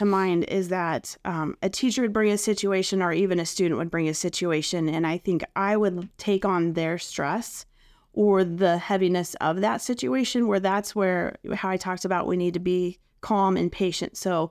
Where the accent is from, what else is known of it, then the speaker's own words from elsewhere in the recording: Fort Scott, Kansas, United States; Fort Scott, Kansas.